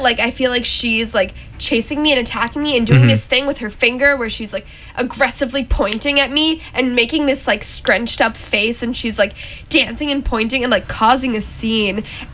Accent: San Diego, California, United States; So, I'm from San Diego.

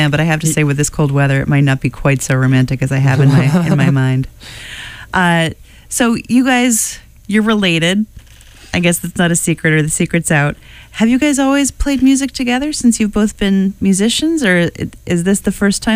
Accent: New Hampshire, United States; Because I am also from Southern New Hampshire, so I'm aware of the importance of metal to our people.

